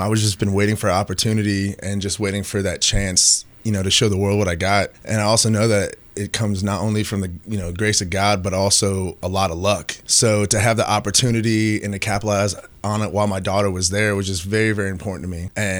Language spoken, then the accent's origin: English; Fredericksburg, Virginia, United States; I'm 33, and I'm from Fredericksburg, Virginia.